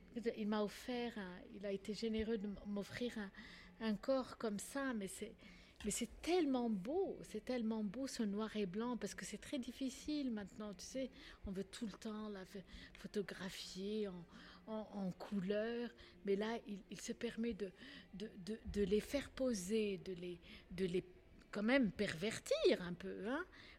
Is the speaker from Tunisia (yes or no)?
yes; Tunis, Tunis Governorate, Tunisia; Je viens de Tunis, je suis arabe, musulmane